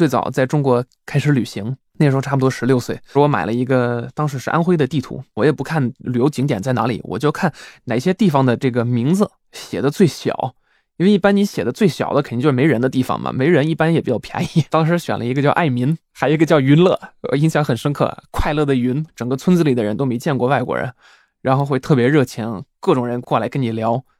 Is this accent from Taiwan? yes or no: no; Switzerland; Chinese is a second language; 当时来中国之后感觉这个地方和我的家乡太不一样了，瑞士的话就是生活节奏非常的慢